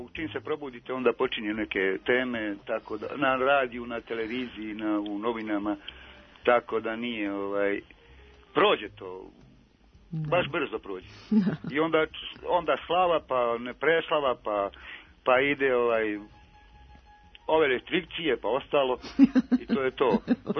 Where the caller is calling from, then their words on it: Moravica District, Serbia; ja sam iz Dragačeva.